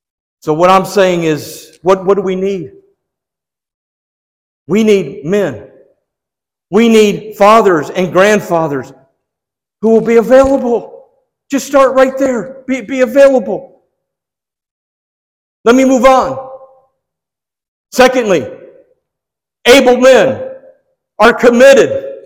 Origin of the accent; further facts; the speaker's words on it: Detroit, Michigan, United States; see, I'm from the Motor City, that area. And so the Detroit Pistons.